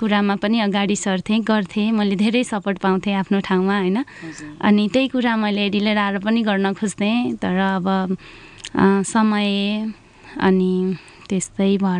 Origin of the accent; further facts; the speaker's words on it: Koshi Province, Nepal; born there; also born or lived in Biratnagar; म सुनसरीमा जन्मेको हुँ होइन तर म घरभन्दा विराटनगर भन्छु किनभने मेरो दाजुभाउजू विराटनगरै घर छ बस्नुहुन्छ तर पुरानो घर चाहिँ मेरो सुनसरीमै छ